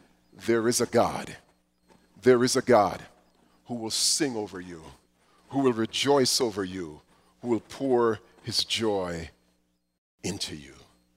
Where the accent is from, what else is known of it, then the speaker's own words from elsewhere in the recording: Jamaica; When I was growing up in Jamaica